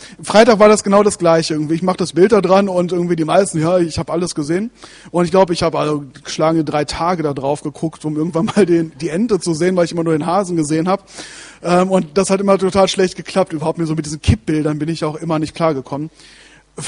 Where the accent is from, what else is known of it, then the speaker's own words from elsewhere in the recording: Wetter, North Rhine-Westphalia, Germany; ich bin ein heimatverbundener Typ gewesen und habe total gerne in Wetter gewohnt. Und wir waren ja genau am Harcourtsee